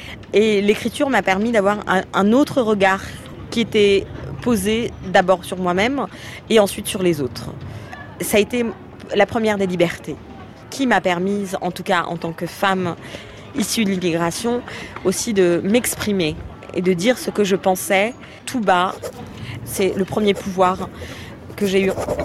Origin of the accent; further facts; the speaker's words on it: Île-de-France, France; also born or lived in Algeria; Et moi, je suis française aussi. Mais en fait, il faut que je note 99. Mais je viens du 7-8, aujourd'hui du 8-3.